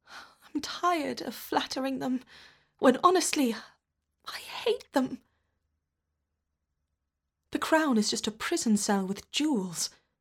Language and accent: English; North East England, United Kingdom; I'm originally from County Durham.